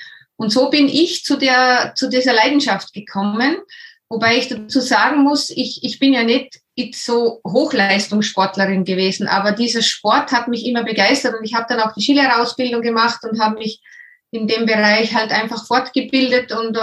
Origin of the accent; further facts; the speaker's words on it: Upper Austria, Austria; accent: not Vorarlberg dialect; dass das nicht vorarlbergisch ist, was ich rede. Und zwar komme ich aus der Region Oberösterreich, Salzburg, da die Gegend.